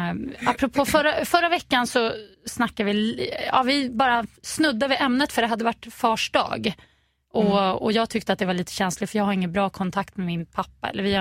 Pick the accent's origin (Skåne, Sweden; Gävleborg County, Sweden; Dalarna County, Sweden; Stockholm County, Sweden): Stockholm County, Sweden; Stockholm; also born or lived in Gothenburg; Det var när vi flyttade hem från Göteborg och bodde i en andrahandslägenhet i Gamla stan, och jag började i den här Storkyrkoskolan, som den heter, i Gamla stan.